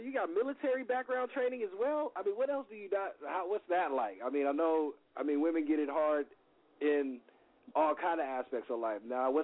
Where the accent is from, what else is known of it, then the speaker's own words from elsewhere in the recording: Los Angeles, California, United States; see, I'm thinking LA, I'm an LA cat, I'm sorry.